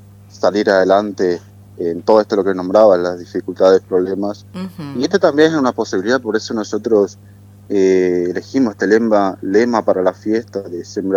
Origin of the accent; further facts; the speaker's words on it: Oberá, Misiones, Argentina; Yo soy de la diócesis de Oberá.